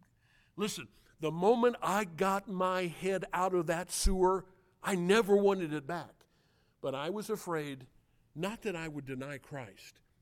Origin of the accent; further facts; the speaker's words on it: Illinois, United States; I was driving from Paris Island, South Carolina, to Southern Illinois, where I grew up.